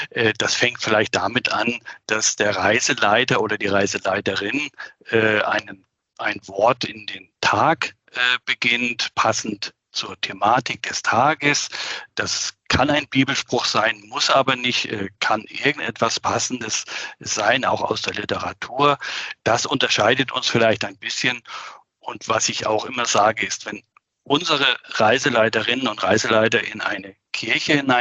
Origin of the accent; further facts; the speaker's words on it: Schleswig-Holstein, Germany; anschließend eine Woche in meiner alten Heimat in Norddeutschland, ganz nahe an der Flensburger Förde.